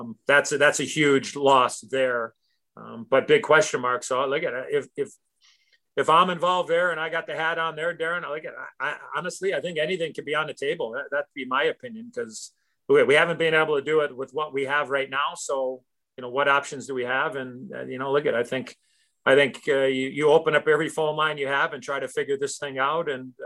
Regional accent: Chicago, Illinois, United States; I played in my hometown for 5 years. So, I mean, I lived the dream of playing for the Blackhawks, my first game, my 1,000th game, and my last game

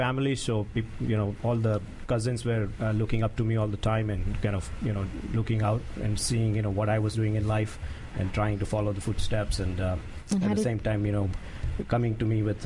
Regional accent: India; moved away as an adult; now in United States; From India.

